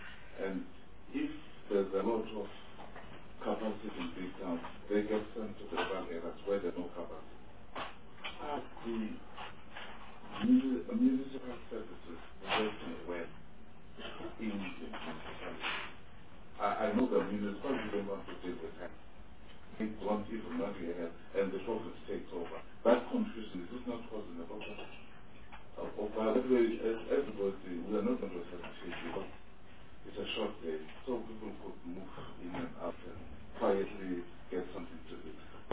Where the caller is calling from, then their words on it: Australia; I'm talking from Australia.